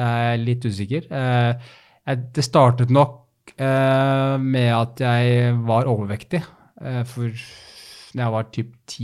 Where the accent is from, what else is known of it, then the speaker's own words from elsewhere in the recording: Oslo, Norway; also born or lived in Bærum; jeg er født på Bærum sykehus, og har egentlig bodd i Bærum Oslo hele tiden, faktisk.